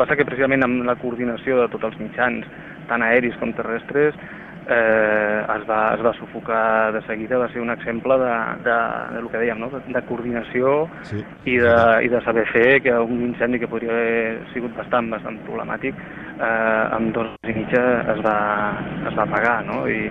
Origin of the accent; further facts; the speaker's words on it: Barcelona, Catalonia, Spain; also born or lived in Campins; els meus pares tenien una casa al Montseny, a Campins, i em preguntaven d'on era, jo deia de Campins, no? Em costava dir de Barcelona perquè et senties més del lloc on disfrutaves els caps de setmana i on volies tornar